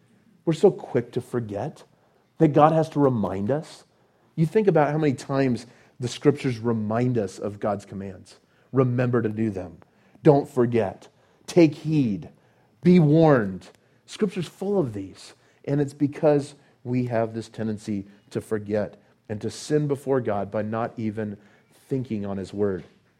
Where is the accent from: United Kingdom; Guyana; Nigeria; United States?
United States; California; when I grew up in California, this happened every summer